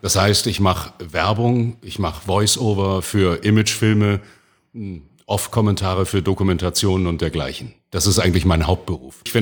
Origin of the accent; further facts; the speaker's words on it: Hamburg, Germany; accent: Hamburg; ich bin geborener Hamburger in der mindestens 8. Generation jetzt und da geht das Hamburgische sowieso nie ganz raus.